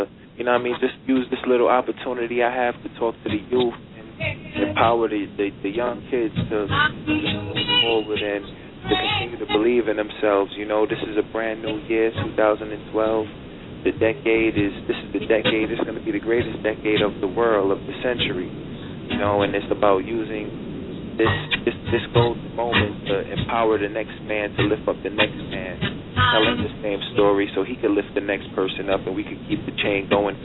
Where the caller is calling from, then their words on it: New York City, New York, United States; I'm calling from New York City, man. From New York City to the world.